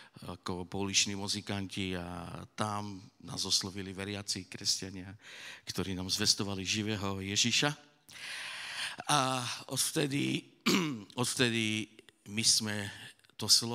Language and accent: Slovak; Prešov, Prešov Region, Slovakia; born there; now in Sabinov, Slovakia; ja som sa narodil v Prešove, ale bývam v Sabinove